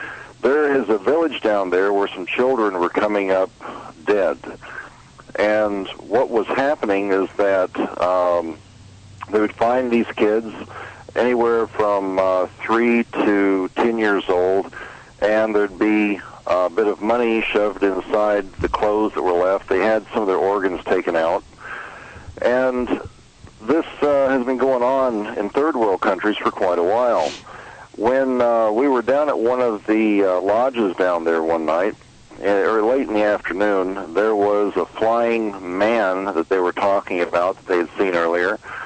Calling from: Phoenix, Arizona, United States; I'm calling from Phoenix.

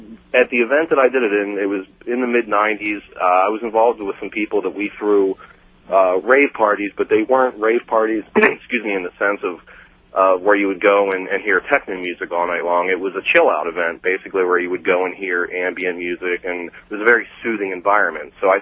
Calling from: Baltimore, Maryland, United States; Baltimore, Maryland, live 105.7.

